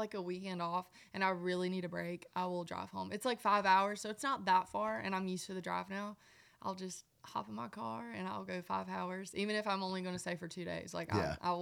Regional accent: Mississippi, United States; But growing up in Mississippi really was special to me. Like hunting and fishing and just loving every day.

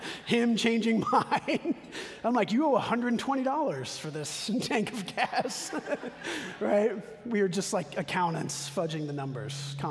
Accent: Texas, United States; and I grew up with brothers in Texas, and my older brother and I shared our first car.

